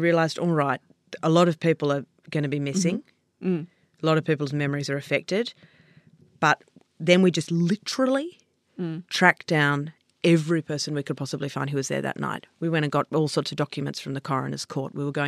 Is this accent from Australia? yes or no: yes; New South Wales, Australia; as a little girl. You'd want to go back down to Luna Park because I grew up on the Lower North Shore.